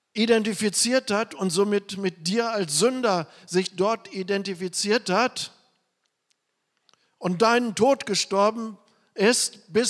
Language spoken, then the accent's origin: German; Germany; now in India; Und ich denke immer noch als Deutscher, obwohl ich schon in Indien bin, und bin nicht in Übereinstimmung mit dem indischen Denken.